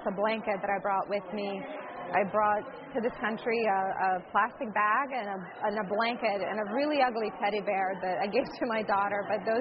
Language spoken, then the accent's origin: English; Bosnia & Herzegovina; now in United States; We are refugees from Bosnia. We came here in 1993.